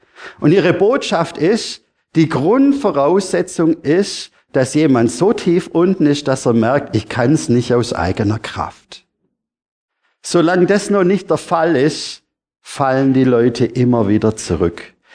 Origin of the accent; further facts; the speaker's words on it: Baden-Württemberg, Germany; Wisst ihr, ich bin Schwabe, ich weiß, wovon wir reden. Wir Schwaben